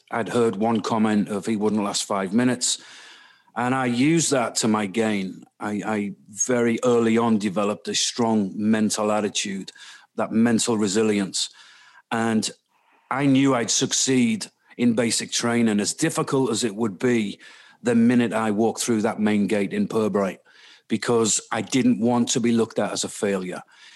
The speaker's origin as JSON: {"language": "English", "town": "Middlesbrough", "region": "North East England", "country": "United Kingdom", "tie": "born there", "said": "I was born in Middlesbrough in the northeast, and my parents divorced when I was young, so I spent quite a significant part of my childhood living with my mom, my dad, my grandparents."}